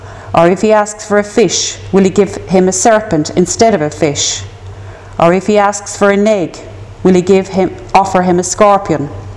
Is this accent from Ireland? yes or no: yes; Munster, Ireland; I was born in an idyllic part of West Cork, which I think is, because West Cork is the best.